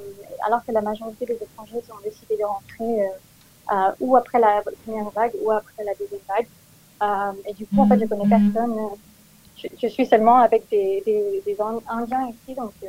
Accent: France; now in Kolkata, India; moi je suis une Française, j'ai 26 ans, j'habite à Calcutta, ça fait déjà 2 ans.

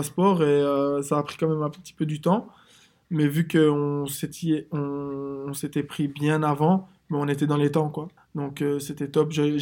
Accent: Belgium; Ils sont venus carrément jusqu'en Belgique, jusque chez mes parents. Ils sont venus chez moi en Belgique.

